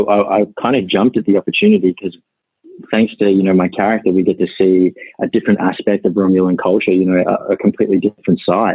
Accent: Australia; accent: Australian; so it was actually Jonathan Frakes who suggested I keep my accent. And I'll actually be forever grateful for him because now we've got an Aussie, like a beautiful Aussie accent in the world of Star Trek.

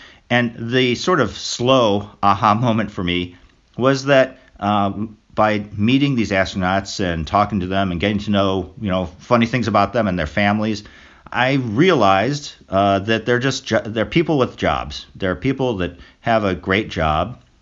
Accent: Chicago, Illinois, United States; now in Washington, United States; I grew up in Chicago, but not right now. I live in the suburbs of Washington, D.C.

